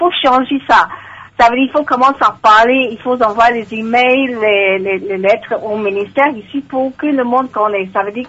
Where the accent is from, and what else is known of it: DR Congo; now in Liverpool, United Kingdom